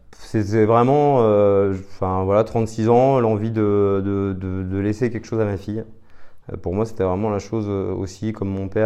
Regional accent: Angers, Pays de la Loire, France; moi, je suis originaire d'Angers, fils d'entrepreneur dans le bâtiment

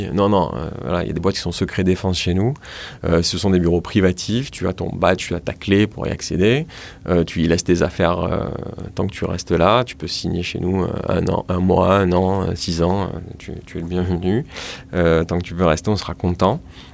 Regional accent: Marseille, Provence-Alpes-Côte d'Azur, France; J'ai dit non, mais attendez, on est Marseillais, mais on bosse.

